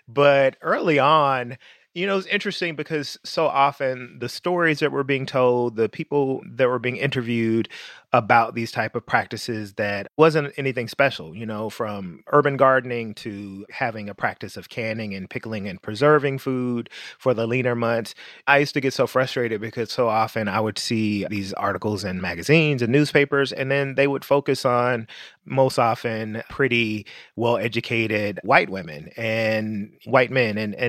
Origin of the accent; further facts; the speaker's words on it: Memphis, Tennessee, United States; Growing up in Memphis, Tennessee, with family who had roots in rural Mississippi and Tennessee and Arkansas